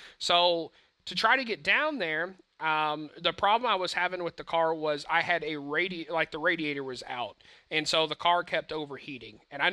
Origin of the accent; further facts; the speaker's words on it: Georgia, United States; San Antonio, I wouldn't say is, like where we grew up in Georgia, it wasn't as like swampy and super high humidity like that, but it is really hot.